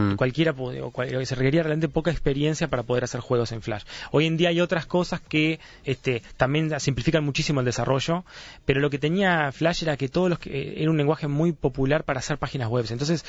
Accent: Tacuarembó, Uruguay; yo soy de Tacuarembó, y en Tacuarembó nunca aprendí a programar antes de llegar a la facultad.

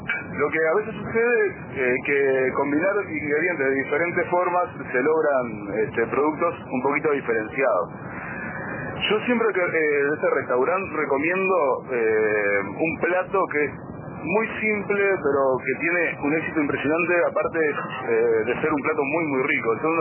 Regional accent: Rocha, Uruguay; decir que soy de Rocha. Realmente lo disfruto. Disfruto mucho de mi lugar y disfruto mucho de trabajar en el lugar donde vivo.

